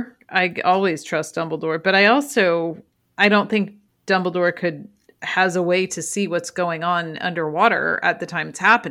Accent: Midwest, United States; I grew up in the Midwest, so big bodies of water are always kind of like

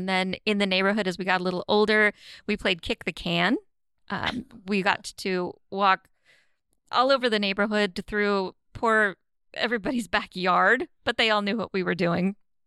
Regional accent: Gearhart, Oregon, United States; I grew up in Gearhart.

